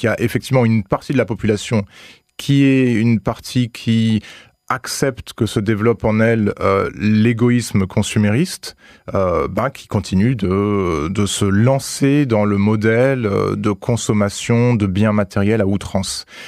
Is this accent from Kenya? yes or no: yes; Kenya; Chez nous, au Kenya